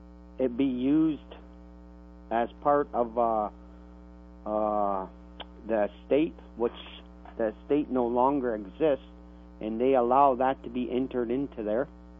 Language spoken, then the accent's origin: English; Stony Point, Ontario, Canada; I come from Stony Point, also known as Ajadana, which is on the land formerly known as Camp Ipperwash and Ipperwash Provincial Park.